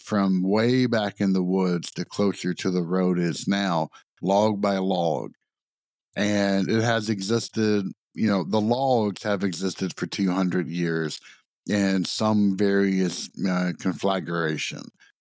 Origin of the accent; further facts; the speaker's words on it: Sladen, Tennessee, United States; Yeah, so I grew up in Sladen, Tennessee, which has a population of 113 people. It is the smallest town in the entire state, which is roughly an hour and a half northwest of Nashville